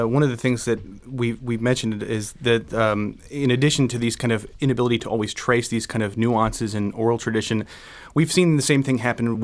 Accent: Maryland, United States; because I'm originally from Maryland myself

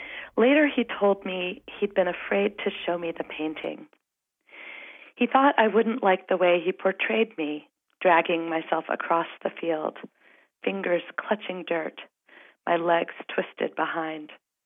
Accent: Maine, United States; also born or lived in England; I grew up in Maine. Well, to begin at the beginning, I was born in England. My parents are Southern. My sister and I were born and raised in England until the age of six, until I was six. Then when we moved to Maine

